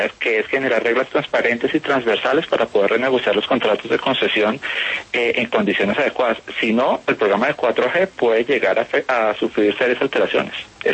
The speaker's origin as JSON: {"language": "Spanish", "town": "Villavicencio", "region": "Meta", "country": "Colombia", "tie": "born there", "said": "yo nací en Villavicencio, y yo sé lo grave que es esto para los llaneros"}